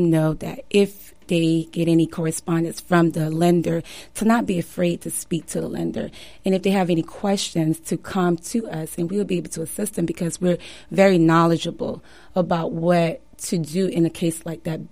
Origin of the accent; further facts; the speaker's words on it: Florida, United States; Well, you know, I'm originally from Florida, but I came back home, basically.